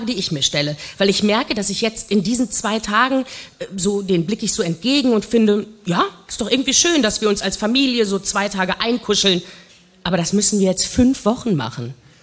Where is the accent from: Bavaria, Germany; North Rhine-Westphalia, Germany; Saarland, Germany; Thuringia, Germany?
North Rhine-Westphalia, Germany; Ich komme aus dem Ruhrgebiet ursprünglich.